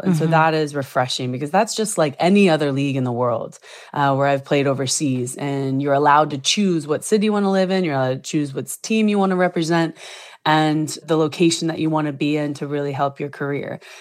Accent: Washington, District of Columbia, United States; I was in Washington, D.C. I was playing for my hometown team

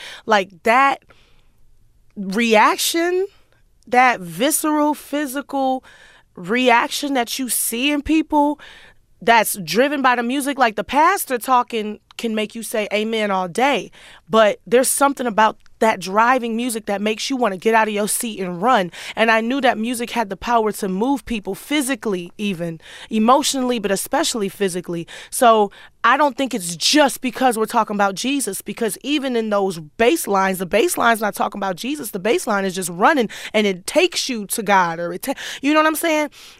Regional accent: Houston, Texas, United States; growing up in Houston and freestyle rap. rapping was very first nature to me.

